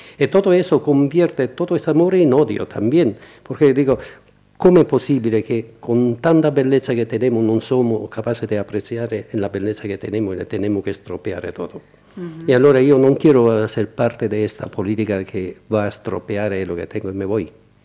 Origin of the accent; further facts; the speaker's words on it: Naples, Campania, Italy; Spanish is a second language; estos sentimientos de odio que tengo con mi tierra. Un amor es viscerado. Napoli, Campania, todo, Italia.